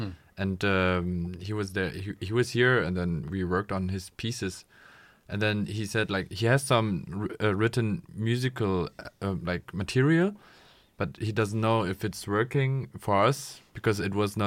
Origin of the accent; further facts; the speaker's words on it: Germany; English is a second language; also born or lived in South Korea; I was born in Korea, but I was raised in Germany. So I never had so deep connections to South Korea.